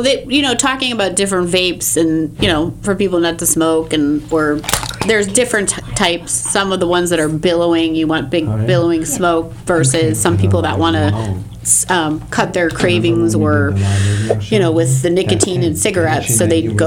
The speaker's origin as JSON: {"language": "English", "town": "Milwaukee", "region": "Wisconsin", "country": "United States", "said": "So that was the great thing of like Milwaukee, especially where I'm from, and Chicago."}